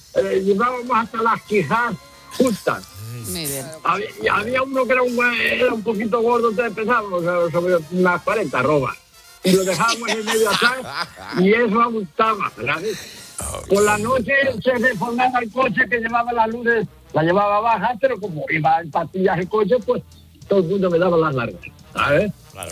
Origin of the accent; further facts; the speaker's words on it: Tomelloso, Castilla-La Mancha, Spain; soy de Tomelloso